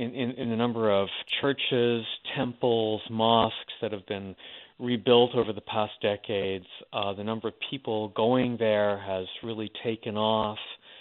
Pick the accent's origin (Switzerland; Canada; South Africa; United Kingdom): Canada; Montreal, Quebec; now in United States; I had learned French before because I grew up in Montreal in Canada before moving to the States.